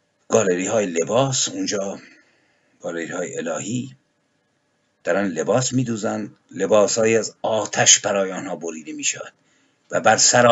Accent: Iran; به عنوان یک ایرانی در مجلس ملی آینده

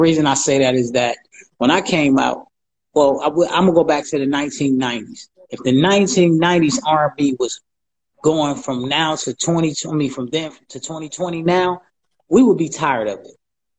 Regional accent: Cleveland, Ohio, United States; I'm actually from Cleveland. From Cleveland, Ohio.

